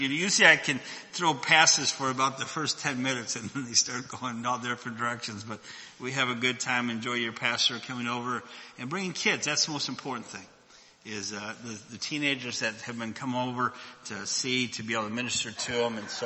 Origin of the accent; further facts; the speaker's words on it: Michigan, United States; I grew up in northern Michigan. I grew up in Michigan, and I was going to go there and play football